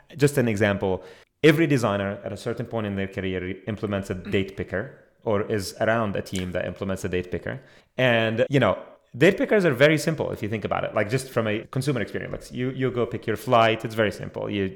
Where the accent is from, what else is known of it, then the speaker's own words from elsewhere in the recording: Palestine; I'm originally from Palestine, so I started reporting on news stories there.